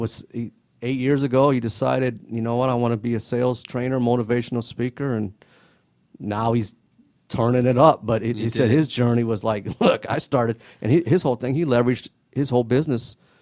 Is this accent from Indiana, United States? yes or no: yes; Indiana, United States; No, I tell you what, I grew up in Northern Indiana. I'm a basketball fiend.